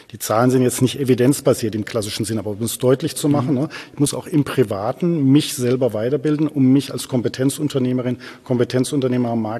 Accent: China; German is a second language; Ja, Sie kommen aus Russland, ich komme aus China.

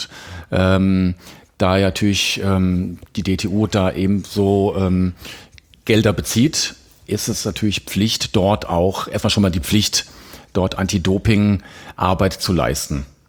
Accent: Hesse, Germany; now in Crailsheim, Germany; Hab in Frankfurt studiert, bin ja eigentlich Hesse. Jetzt lebe ich im süddeutschen Raum bei Schwäbisch Hall in Crailsheim.

